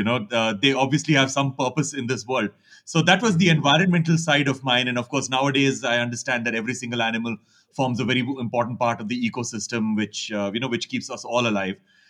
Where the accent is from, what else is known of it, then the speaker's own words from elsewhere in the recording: India; also born or lived in Roanoke Rapids, United States; even though I spent most of my life in India, I was actually born in America. I was born in North Carolina, in this really small town called Roanoke Rapids, which is on the border of North Carolina with Virginia.